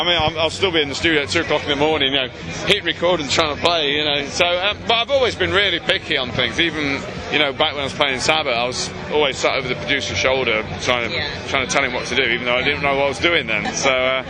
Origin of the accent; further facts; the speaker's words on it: England, United Kingdom; I think because we are English and local as well, I think people are well behind us here.